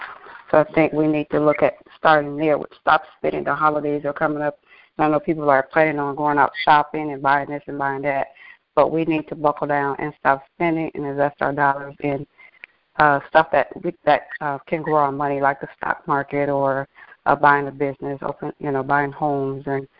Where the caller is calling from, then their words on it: Dallas, Texas, United States; I'm calling from Dallas.